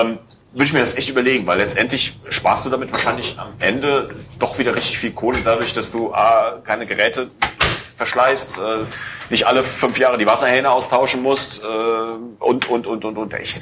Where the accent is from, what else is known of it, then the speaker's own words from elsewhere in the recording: Kobern-Gondorf, Rhineland-Palatinate, Germany; da, wo ich herkomme, in Koblenz-Gondorf, ist dann das an der Mosel.